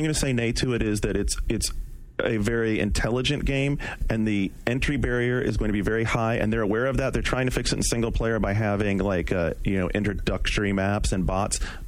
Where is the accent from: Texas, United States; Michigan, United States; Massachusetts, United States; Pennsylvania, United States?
Texas, United States; I grew up in Texas.